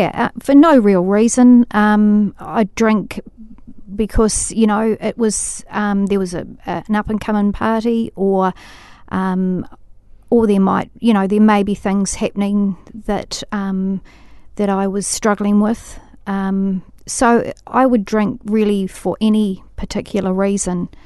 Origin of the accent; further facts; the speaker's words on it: Christchurch, Canterbury, New Zealand; also born or lived in Otorohanga; I grew up in Christchurch.